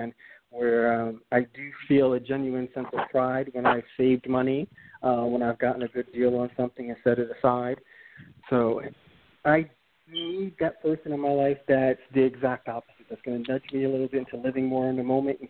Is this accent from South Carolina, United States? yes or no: no; New York City, New York, United States; Well, I grew up in New York City in projects, and so saving money for the future is just something that you were taught to do from day one.